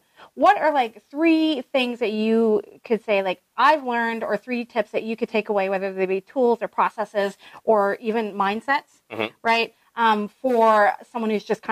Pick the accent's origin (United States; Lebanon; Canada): Canada; I'm from Canada